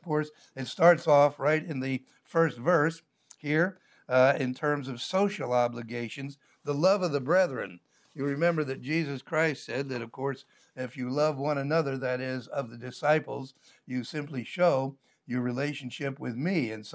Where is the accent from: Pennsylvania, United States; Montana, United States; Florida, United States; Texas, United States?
Pennsylvania, United States; Philadelphia, which, of course, is a city back in my home state of Pennsylvania.